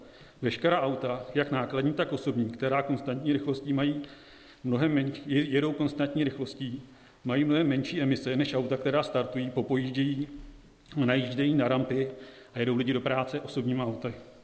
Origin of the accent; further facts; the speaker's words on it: Chlebov, South Bohemian Region, Czechia; já jsem z Chlebova. Zastupitel a občaní města Soběslavy.